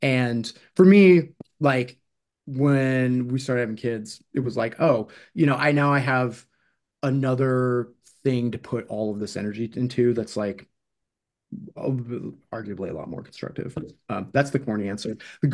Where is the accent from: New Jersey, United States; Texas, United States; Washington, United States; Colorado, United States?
Washington, United States; Seattle; especially growing up in Seattle, you can't fucking go outside. The place is a shithole.